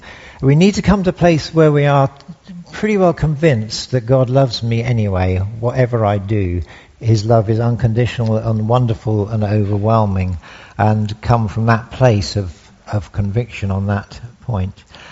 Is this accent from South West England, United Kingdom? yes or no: yes; South West England, United Kingdom; I come from Somerset. You know, in Somerset, really, the main thing we do is drink cider and chew straw.